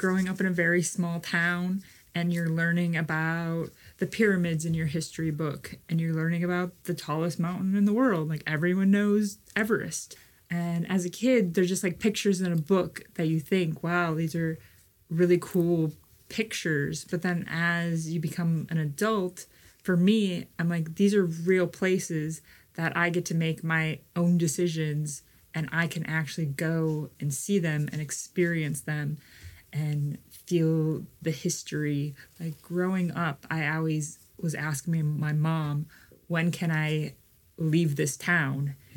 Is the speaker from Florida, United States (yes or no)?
no; Glencoe, Minnesota, United States; I'm from Glencoe, Minnesota.